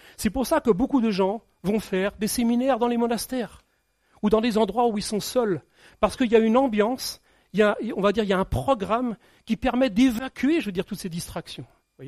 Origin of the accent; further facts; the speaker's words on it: France; En tant que Français, il faut qu'on change ça.